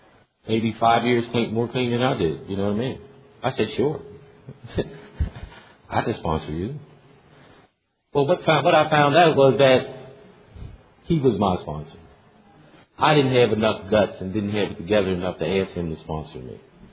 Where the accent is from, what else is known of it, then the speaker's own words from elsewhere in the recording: Pennsylvania, United States; I'm from Pennsylvania.